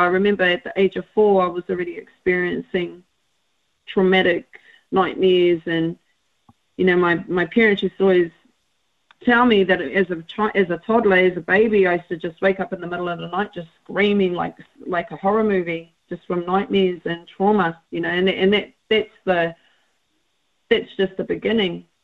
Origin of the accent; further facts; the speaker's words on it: Rotorua, Bay of Plenty, New Zealand; So I'm originally from Rotorua, so my whakapapa there